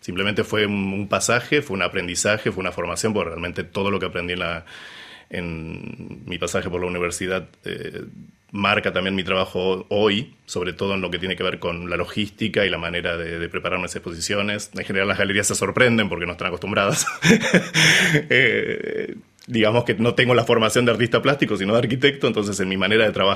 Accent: Mar del Plata, Buenos Aires Province, Argentina; born there; Cuando yo nací en Mar del Plata, fui a vivir a Buenos Aires por trabajo.

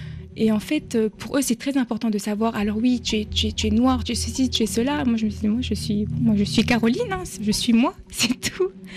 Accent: Dakar, Senegal; also born or lived in China; Bon, je suis née à Dakar, j'ai grandi à Dakar et j'avais aucun problème sur ça.

